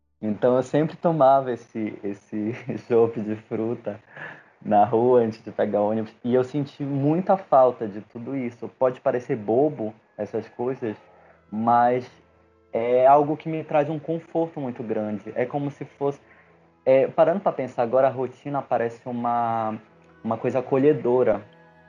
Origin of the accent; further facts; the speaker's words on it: Belém, Pará, Brazil; eu tenho 32 anos, eu sou autista leve, tenho TDAH também e sou de Belém do Pará.